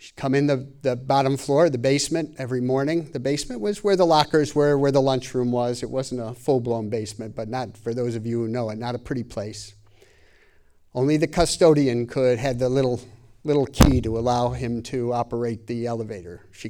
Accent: Amherst, New York, United States; I'm from Western New York. I'm from Buffalo. Grew up in Amherst. I know this town. I love this town.

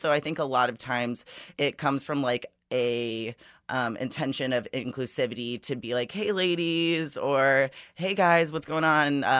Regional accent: Liberty, Missouri, United States; So Liberty, as I said, it's gone through a huge shift in just like being very rural and farming oriented. When I grew up there, most neighborhoods not being there

